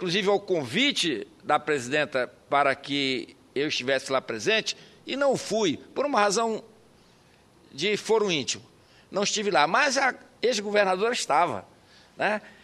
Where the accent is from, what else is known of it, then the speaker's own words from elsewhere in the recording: Pará, Brazil; Então, lá no meu estado, todo mundo foi pai da Universidade Federal do Pará, da Universidade Federal do Oeste do Pará